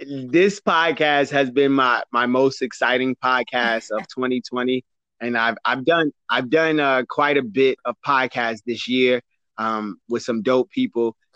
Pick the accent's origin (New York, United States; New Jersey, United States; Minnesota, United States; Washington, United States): New Jersey, United States; Newark; And I learned that at a very young age, like growing up in Newark